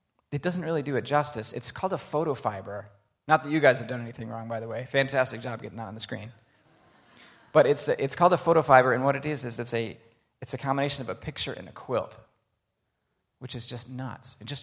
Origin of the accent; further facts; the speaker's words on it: Grand Rapids, Michigan, United States; now in Ann Arbor, United States; So I grew up in the Grand Rapids area on the west side of the state, and in the last 20 years that I've been here in Ann Arbor